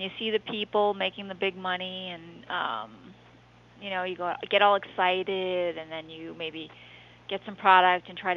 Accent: Ireland; I'm Irish, so that just makes us good at that.

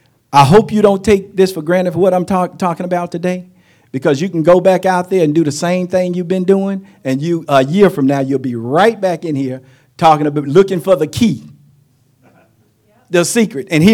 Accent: North Carolina, United States; We're originally from North Carolina.

